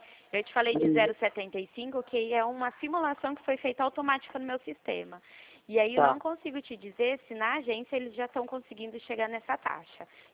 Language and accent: Portuguese; Presidente Prudente, São Paulo, Brazil; Eu sou de Presidente Prudente.